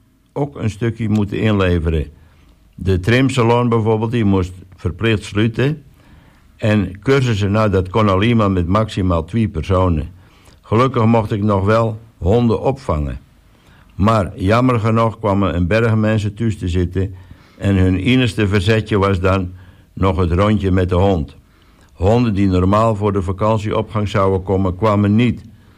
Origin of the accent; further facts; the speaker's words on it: Texel, North Holland, Netherlands; Ik ben opgegroeid op Texel op de Johanneshoeven, waar ik altijd buiten te vinden was bij de dieren.